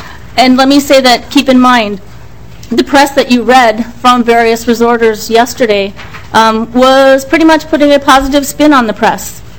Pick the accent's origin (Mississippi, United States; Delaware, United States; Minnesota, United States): Minnesota, United States; I grew up on the Iron Range. So that area is definitely hurting. Talk about jumping from the frying pan into the fire. I'm now a Mille Lacs business owner.